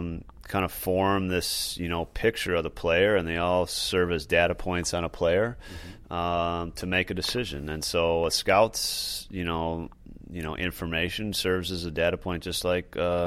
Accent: Milwaukee, Wisconsin, United States; I grew up in Milwaukee, and baseball in Milwaukee is important to me.

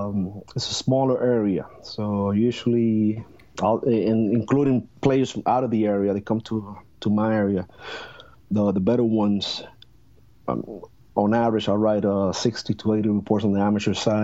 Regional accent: Puerto Rico; growing up in Puerto Rico, especially in the 80s

